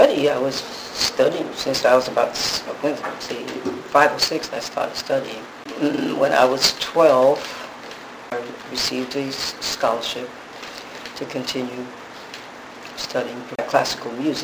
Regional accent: New York City, New York, United States; born there; Yeah, I was born in Harlem.

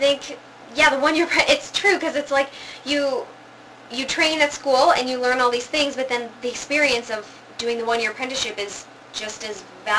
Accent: Minneapolis, Minnesota, United States; I was offered a full-time apprenticeship position at a theater I worked at growing up in Minneapolis, the Children's Theater Company

